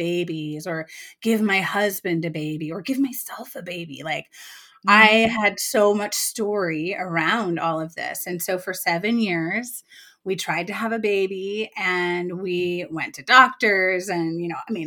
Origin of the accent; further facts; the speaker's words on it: California, United States; So my life, like I grew up in California, and my family moved every 2 years.